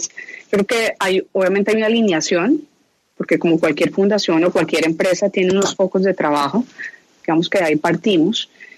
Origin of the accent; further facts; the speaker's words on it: Colombia; y de que sea Colombia, siendo colombiana